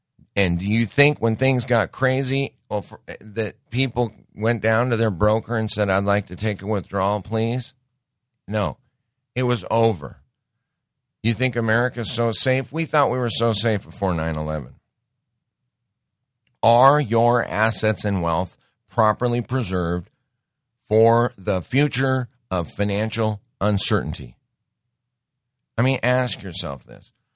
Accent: Montana, United States; I grew up in Montana. I knew a family that had a basement full of bags of gold and silver.

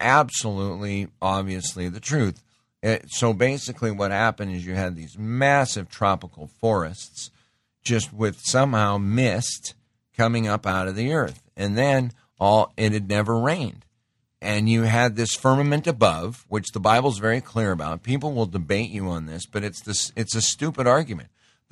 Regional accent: Montana, United States; I grew up in Montana. We used to have to pick rock every year, pick more rock.

